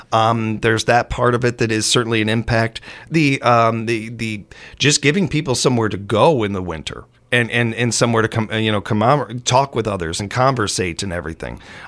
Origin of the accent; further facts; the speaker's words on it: Chicago, Illinois, United States; since I was a little kid growing up in Chicago and attending farmers markets my whole life